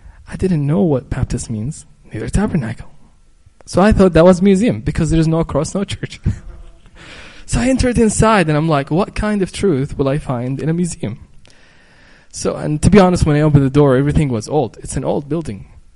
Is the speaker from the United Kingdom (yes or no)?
no; Mecca, Makkah Province, Saudi Arabia; I grew up in Mecca, Saudi Arabia. It's the heart of Islam, the birthplace of Islam. My dad is an Islamic mufti.